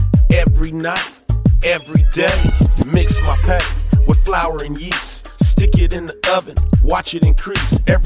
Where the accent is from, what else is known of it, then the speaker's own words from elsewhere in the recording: Palmdale, California, United States; I'm from Palmdale, Cali, so I'm dressed in all green.